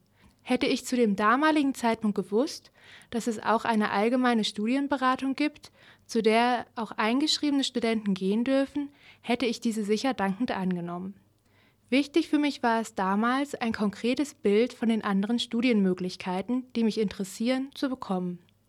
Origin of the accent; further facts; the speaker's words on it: Schleswig-Holstein, Germany; now in Ulm, Germany; die Entfernung von Ulm zu meiner Heimatstadt in Schleswig-Holstein hatte ich unterschätzt